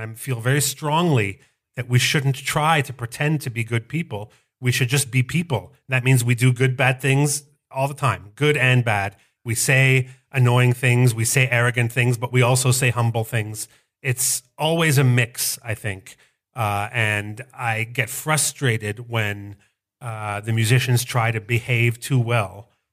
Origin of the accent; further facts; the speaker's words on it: Montreal, Quebec, Canada; My hometown.